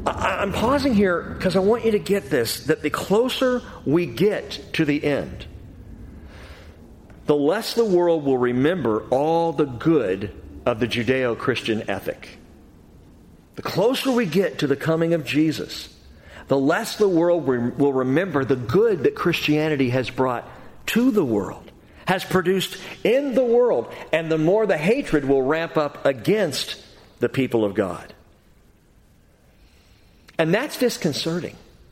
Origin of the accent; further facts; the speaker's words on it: United States; but growing up in America, as a kid in this country, I read that verse.